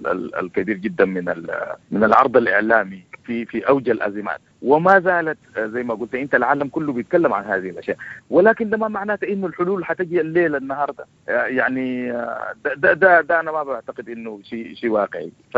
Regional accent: Sudan; وده شيء نحن كسودانيين ما قبلانين به

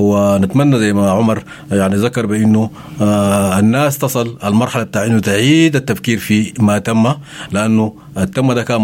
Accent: Sudan; أنا من الشمال

